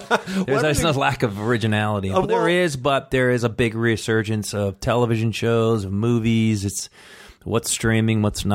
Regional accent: Buffalo, New York, United States; I mean, I grew up in Buffalo, New York. So I saw a lot of those stores.

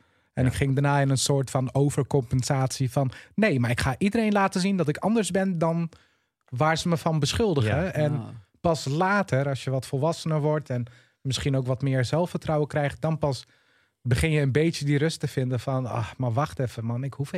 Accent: Culemborg, Gelderland, Netherlands; also born or lived in Tiel; ik ben wel opgegroeid in een volksbuurtje in Culemborg, waar voornamelijk ook Marokkaanse jongeren woonden.

